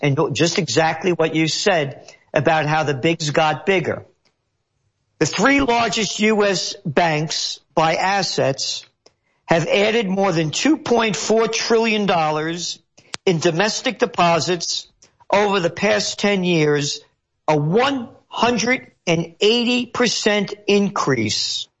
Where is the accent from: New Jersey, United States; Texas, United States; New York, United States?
New York, United States; When I was a kid growing up in the Bronx, they called it VIG, you know?